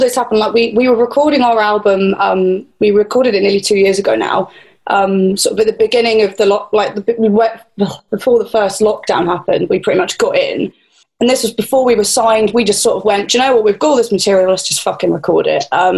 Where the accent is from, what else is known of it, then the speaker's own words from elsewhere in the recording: England, United Kingdom; I'm English, I have to moan.